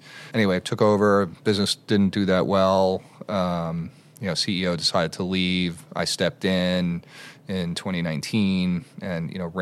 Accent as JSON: {"language": "English", "region": "New York", "country": "United States", "tie": "born or raised there", "said": "I grew up in New York."}